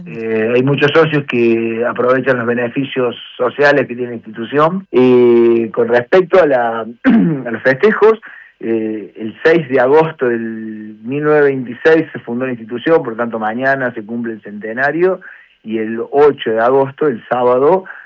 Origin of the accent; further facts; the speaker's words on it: Argentina; hoy sus descendientes somos argentinos y esos beneficios los tenemos como argentinos